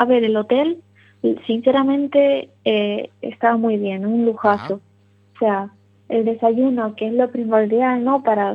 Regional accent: Lanzarote, Canary Islands, Spain; now in Bilbao, Spain; yo soy de Lanzarote, ¿no? Pero viviendo aquí en Bilbao

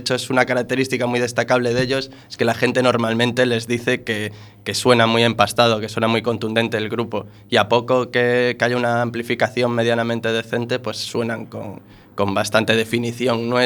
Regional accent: Redondela, Galicia, Spain; Yo en mi caso, que soy de Redondela, 150 kilómetros con PEAs, mesa de mezclas y demás.

